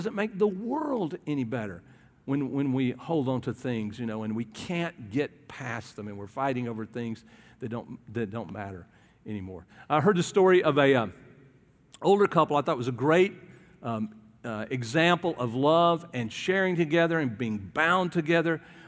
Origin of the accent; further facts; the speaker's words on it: the South, United States; Grew up in the South. I know a lot of you did. And, you know, being a Southerner